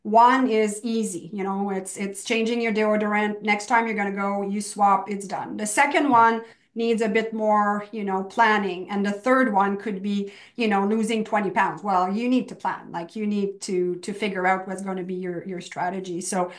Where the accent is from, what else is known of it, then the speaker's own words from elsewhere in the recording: Canada; I'm French Canadian. I grew up eating Joe Louis poutine and Coke